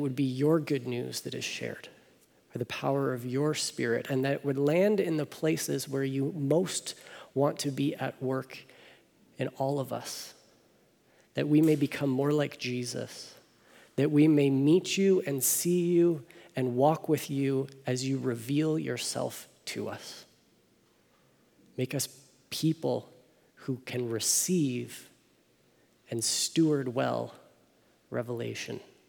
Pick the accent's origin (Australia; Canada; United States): Canada; Hamilton, Ontario; But I grew up in Ontario, and my grandparents had a resort in southern Ontario up in the Muskoka region, which is maybe 4 hours away from where I grew up in Hamilton.